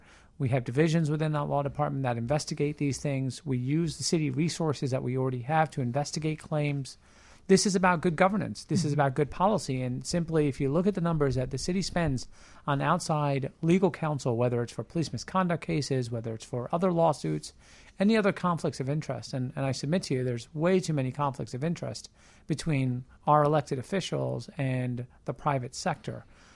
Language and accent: English; New York, United States; now in Chicago, United States; I'm originally from New York, yes, sir.